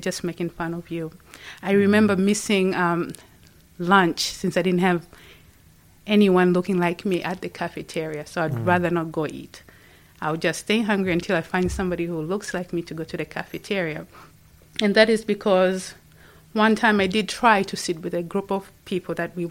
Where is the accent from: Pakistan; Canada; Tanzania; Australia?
Tanzania; Dar es Salaam; now in United States; I was born and raised in Tanzania, in Dar es Salaam. It's very hot.